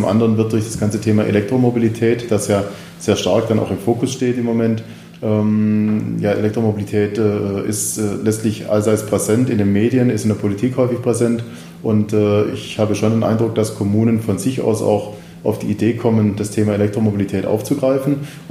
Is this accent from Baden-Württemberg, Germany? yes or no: yes; Baden-Württemberg, Germany; von der Landesverwaltung in Baden-Württemberg, wo ich herkomme